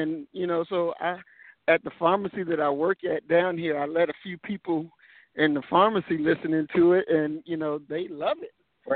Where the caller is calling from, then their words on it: Nashville, Tennessee, United States; I'm calling from Nashville, Tennessee.